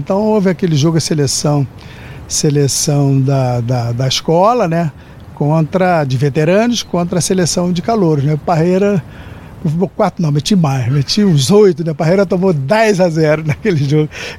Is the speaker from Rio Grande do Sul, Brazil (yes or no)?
no; Rio de Janeiro, Brazil; Desde garoto, eu nasci ali em Santo Cristo, zona portuária do Santo Cristo. Então, já jogava como garoto ali, 9 anos, 8 anos, já jogava aquelas peladas ali